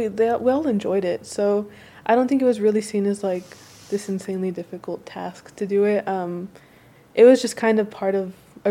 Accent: Edinburg, Texas, United States; also born or lived in McAllen; So I was born in McAllen, Texas, which is right next to Edinburgh, but born and raised in Edinburgh, Texas. My whole family is from Edinburgh

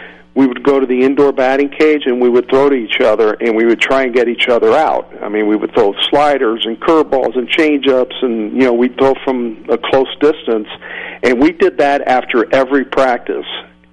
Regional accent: Florida, United States; to be able to go down to Miami and play in my home state and get those regular at bats

